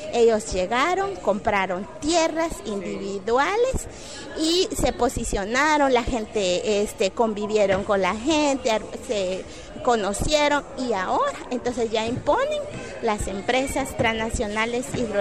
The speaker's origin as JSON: {"language": "Spanish", "region": "Quiché", "country": "Guatemala", "said": "Yo soy de Quiché y en mi pueblo han hecho territorio ya empezado"}